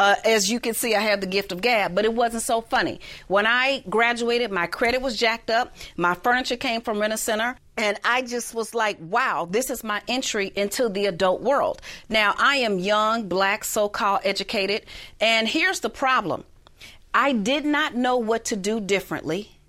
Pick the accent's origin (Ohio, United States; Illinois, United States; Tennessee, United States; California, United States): Illinois, United States; Chicago; I was born and raised in Chicago.